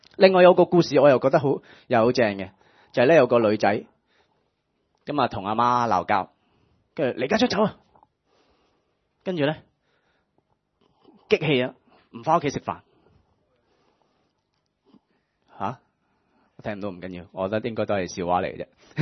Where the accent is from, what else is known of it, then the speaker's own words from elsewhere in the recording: China; 我哋中国人成日讲，我觉得呢句说话係非常正，就係饮水思源。